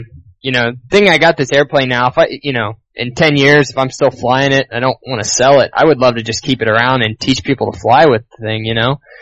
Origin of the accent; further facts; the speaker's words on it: Ohio, United States; now in San Francisco, United States; Originally I'm from West Central Ohio.